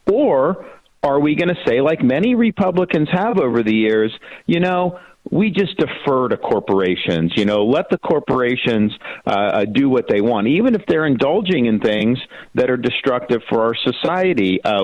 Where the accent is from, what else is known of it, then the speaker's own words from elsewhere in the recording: Florida, United States; it's a lot different than the Disney that I grew up with here in Florida.